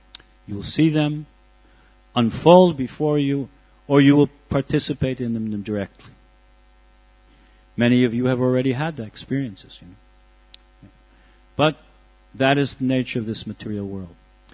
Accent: New York, United States; New York, New York. I'm also from New York.

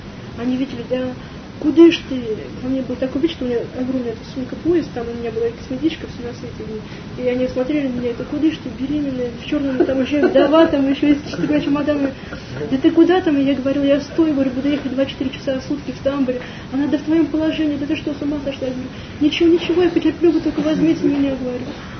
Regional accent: Tolyatti, Samara Oblast, Russia; Я из, ну, из Тольятти, вообще Самара, наш центр региональный

